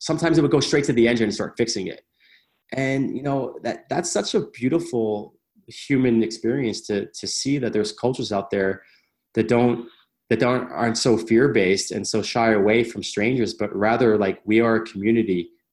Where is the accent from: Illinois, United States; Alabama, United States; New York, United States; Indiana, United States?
New York, United States; now in Medellín, Colombia; I'm from New York.